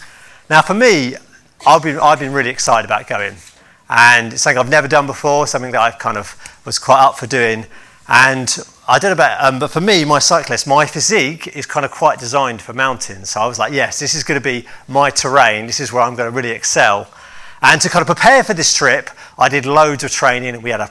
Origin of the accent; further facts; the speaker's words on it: United Kingdom; Now, I don't know, I'm British, I'm not used to all the heat